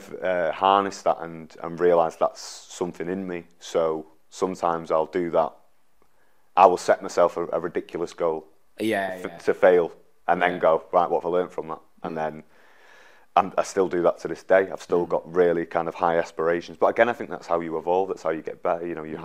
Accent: Manchester, North West England, United Kingdom; you realise growing up in Manchester, the facilities and the standard is so high compared to other places.

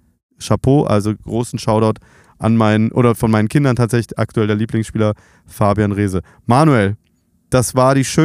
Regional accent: Berlin, Germany; Ich bin Berliner

